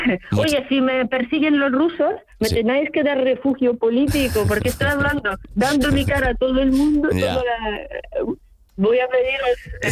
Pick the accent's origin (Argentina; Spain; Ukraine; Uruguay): Ukraine; Spanish is a second language; Es como estamos viviendo unos momentos de una tragedia y de unos hechos heroicos de mi pueblo que se me tiembla la voz. Vale, estamos de comida, los ucranianos somos muy previsores